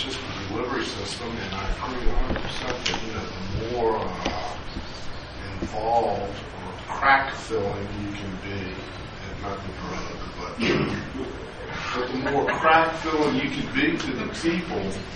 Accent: Richmond, Virginia, United States; You know, I grew up here in Richmond, went through Catholic school, all the way through high school, Jesuit, and I was very regimented, very hymn-driven, very monk-like.

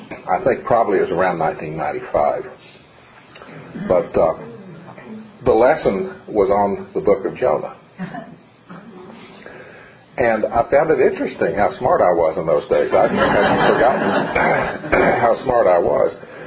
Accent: Oak Ridge, Tennessee, United States; born there; I was born in Oak Ridge behind the fence. Dad was working on it.

